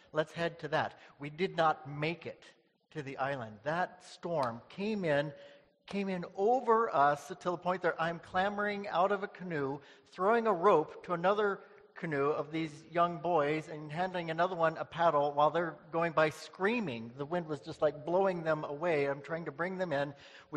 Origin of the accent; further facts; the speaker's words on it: Ontario, Canada; but I'm from Ontario where the canoe is king, okay?